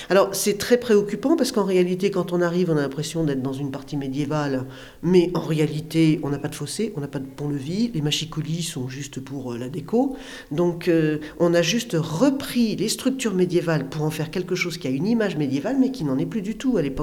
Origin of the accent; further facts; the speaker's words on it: Occitanie, France; je suis donc conférencière, historienne, j'exerce donc à Paris et en Lozère, qui est mon pays natal.